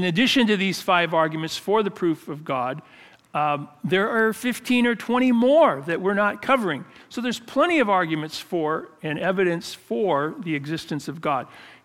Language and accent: English; Downey, California, United States; born there; But is it true that I was born in Downey, California? Yes.